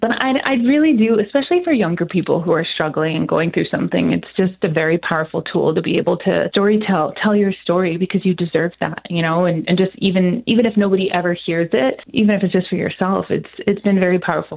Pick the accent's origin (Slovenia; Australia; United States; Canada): Canada; Edmonton, Alberta; because I'm from Edmonton. So to be able to spend the day in Edmonton